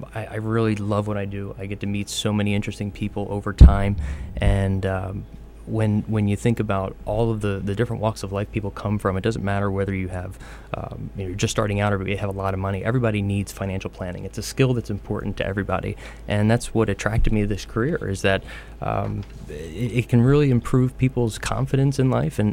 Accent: Philadelphia, Pennsylvania, United States; I'm originally from Philadelphia. I spent my whole life in that area

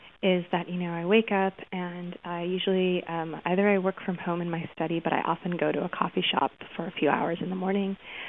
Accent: Mojave Desert, United States; You know, the desert is where I lived for 17 years while I was growing up, and it's a very, very stark place.

